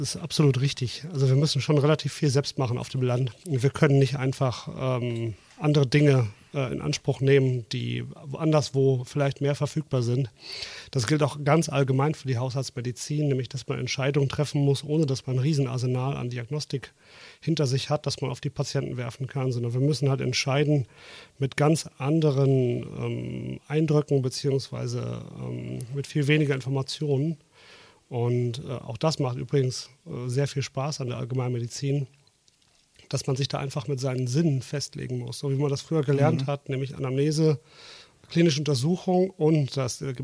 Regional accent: Dortmund, North Rhine-Westphalia, Germany; Und ich komme ja auch gar nicht selbst vom Land. Ich bin ja Großstädter. Ich komme aus Dortmund. Ab und zu hört man es vielleicht ein bisschen raus.

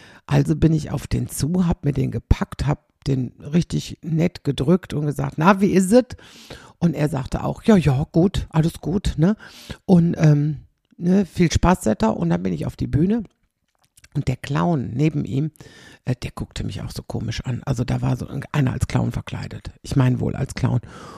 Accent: Xanten, North Rhine-Westphalia, Germany; wir sind ja beide aus Zanten

